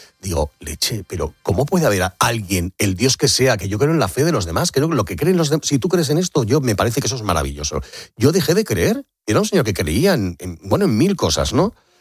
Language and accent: Spanish; Madrid, Community of Madrid, Spain; also born or lived in Sabiñánigo; me he tenido que ir primero a Pirineos, que era mi infancia, aunque yo soy madrileño, pero madre aragonesa. Todos nuestros recuerdos de colegio, de amigos, de vacaciones están en el Pirineo Aragonés, en un pueblo de montaña, en Sabiñánigo.